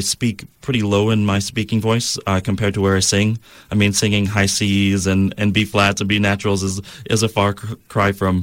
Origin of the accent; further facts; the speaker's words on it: New York City, New York, United States; I'm from New York City